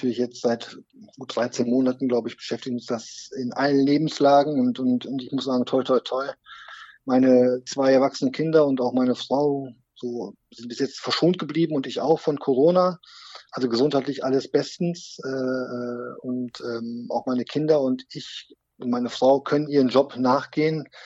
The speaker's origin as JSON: {"language": "German", "region": "Lower Saxony", "country": "Germany", "tie": "born there", "lives_now": "Neidenstein, Germany", "said": "ich komme gebürtig aus Niedersachsen eigentlich und bin damals auch schon mit unserem Fußballverein damals in der Jugend öfters mal zum Bökelberg gefahren. Und jetzt hier im Kraichgau, also zwischen Sinsheim und Heidelberg gelegen, im kleinen Ort Neidenstein"}